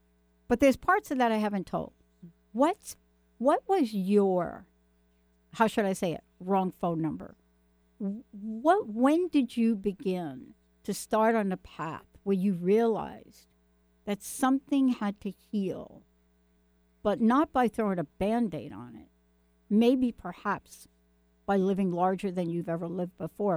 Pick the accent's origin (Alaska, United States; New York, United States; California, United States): New York, United States; I'm not really dissing New York because I'm from New York.